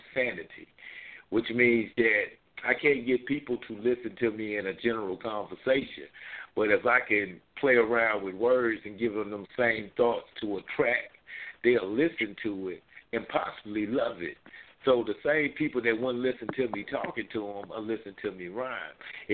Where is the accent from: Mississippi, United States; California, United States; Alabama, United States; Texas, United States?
Mississippi, United States; Jackson; I'm from Mississippi, Raheem. I'm from Jackson, Mississippi, and I go back to the first